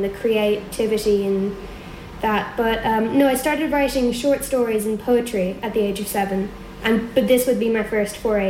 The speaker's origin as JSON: {"language": "English", "town": "Dublin", "region": "Leinster", "country": "Ireland", "said": "I'm 15 years old, I go to Rathdown School in Glenageary, and I'm from Cavantini, Dublin."}